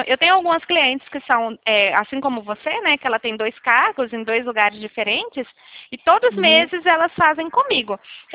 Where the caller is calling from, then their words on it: Nova Odessa, São Paulo, Brazil; Eu falo da cidade de Nova Odessa, interior de São Paulo.